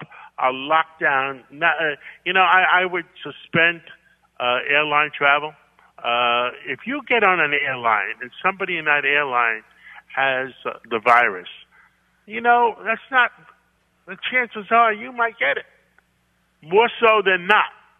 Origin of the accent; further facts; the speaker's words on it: New York, United States; I am a New Yorker.